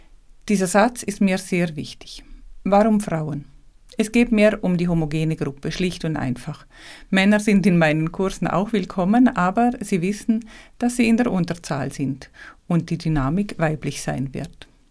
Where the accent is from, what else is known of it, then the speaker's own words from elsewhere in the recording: Liechtenstein; Ich komme aus Liechtenstein, das genau in der Mitte liegt. Unsere Sprache, unser Dialekt ist mit dem Dialekt im Vorarlberg Österreich am nächsten verwandt, obwohl diese uns eher mit der Schweiz in Verbindung bringen.